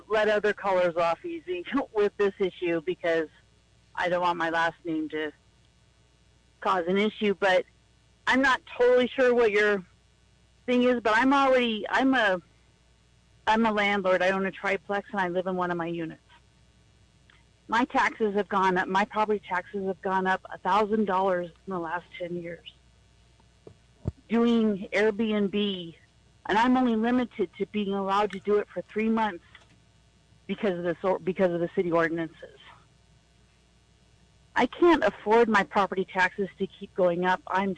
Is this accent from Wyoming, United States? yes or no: yes; Cody, Wyoming, United States; I'm being priced out of Cody. Okay. I'm going to have to leave my hometown because of the taxes if I'm not allowed to do short-term rentals.